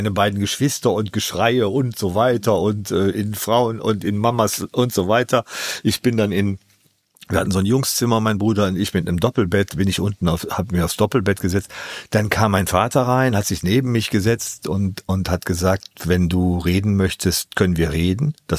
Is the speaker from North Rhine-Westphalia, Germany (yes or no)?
yes; Ratingen, North Rhine-Westphalia, Germany; fährt man von Düsseldorf aus, das ist die Nähe meiner Heimatstadt Ratingen